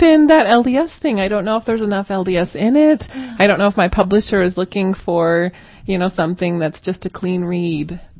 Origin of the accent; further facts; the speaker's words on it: Edmonton, Alberta, Canada; moved away as an adult; now in United States; I'm actually from Alberta. I came here from Edmonton, Alberta, Canada. Came to BYU.